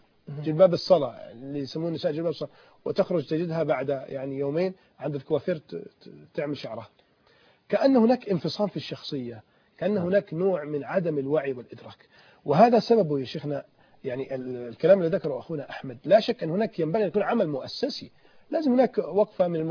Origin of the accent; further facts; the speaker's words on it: Alexandria, Alexandria Governorate, Egypt; أنا من الإسكندرية